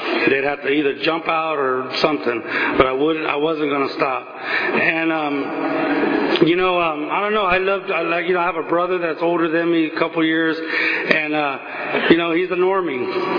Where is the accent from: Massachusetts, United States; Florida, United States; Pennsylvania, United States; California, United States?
California, United States; Bakersfield; You know, I was born and raised in Bakersfield. Moved around a lot of places when I was a kid, but I always ended up in Bakersfield, raised on the east side of town.